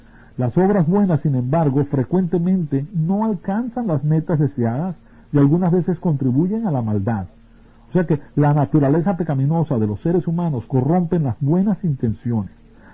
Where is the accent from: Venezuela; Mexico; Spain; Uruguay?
Venezuela; also born or lived in Bolivia; ustedes saben que yo me crié en Venezuela y tuve un año en Bolivia.